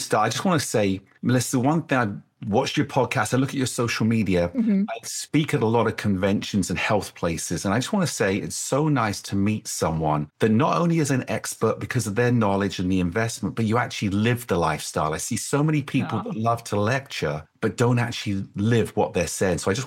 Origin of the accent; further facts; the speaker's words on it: England, United Kingdom; I grew up in England.